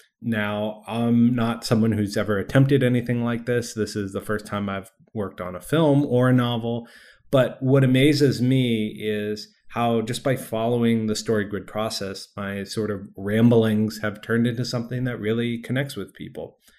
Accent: Massachusetts, United States; I grew up outside of the Boston area as an adopted child.

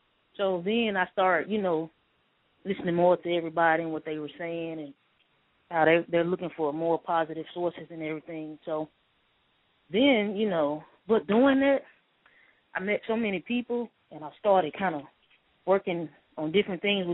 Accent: Dallas, Texas, United States; growing up in Dallas for me, it was you see the femme on femme or the stud in femme.

